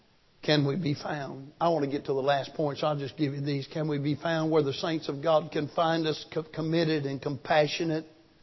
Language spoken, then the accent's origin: English; Alabama, United States; Because I'm from South Alabama. My way was to punch them.